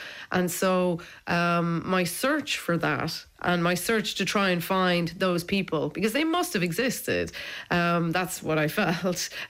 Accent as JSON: {"language": "English", "country": "Ireland", "tie": "born or raised there", "said": "what I found growing up in Ireland"}